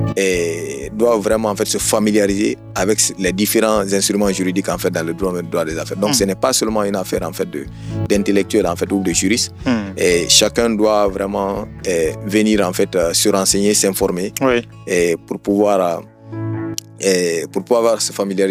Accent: Guinea; moi par exemple, en tant que Guinéen

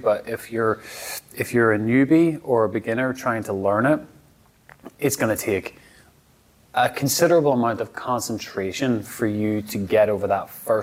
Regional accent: Belfast, Northern Ireland, United Kingdom; because I came from Belfast.

